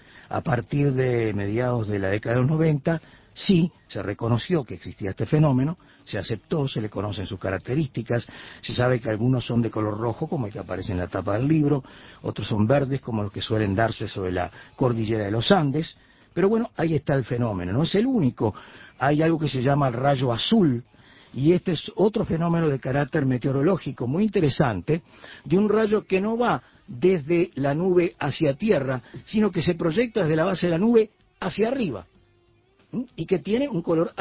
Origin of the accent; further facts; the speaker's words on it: Uruguay; moved away as an adult; Estoy por allá hace 17 años y medio. Cuando me fui de Uruguay con una propuesta concreta de trabajo periodístico